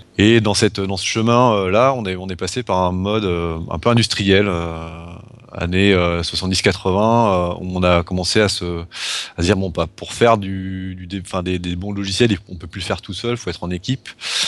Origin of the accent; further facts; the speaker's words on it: Nantes, Pays de la Loire, France; Alors moi … je suis nantais, j'ai deux enfants